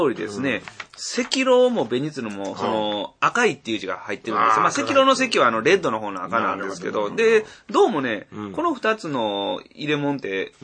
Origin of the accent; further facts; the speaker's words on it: Osaka, Japan; 生まれ育ち全部北摂ですから。